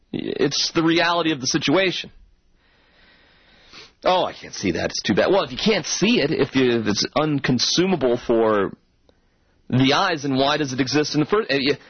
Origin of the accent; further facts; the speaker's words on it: Massachusetts, United States; I grew up in Massachusetts, and it's just I've just heard my whole life.